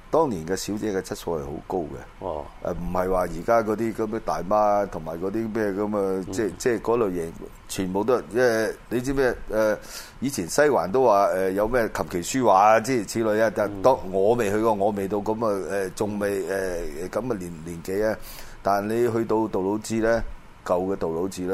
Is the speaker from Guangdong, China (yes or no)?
no; Shanghai, China; 我係上海人，